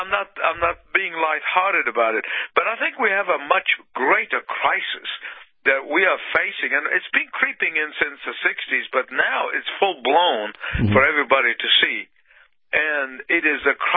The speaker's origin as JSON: {"language": "English", "country": "Egypt", "said": "the whole nation went from being the breadbasket, my home country of Egypt, from breadbasket of the world"}